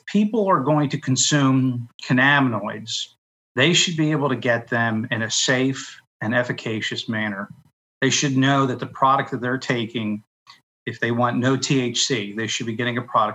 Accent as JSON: {"language": "English", "town": "Zelienople", "region": "Pennsylvania", "country": "United States", "said": "I'm coming from Zelianople, Pennsylvania."}